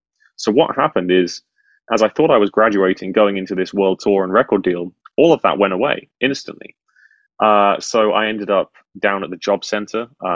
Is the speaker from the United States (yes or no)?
no; United Kingdom; And as a Brit with an awful sense of humor, you embrace me with open arms.